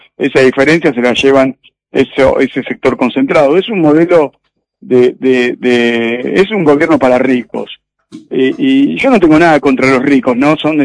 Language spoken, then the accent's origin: Spanish; Argentina; me interesa que me llamen los argentinos. Soy argentino.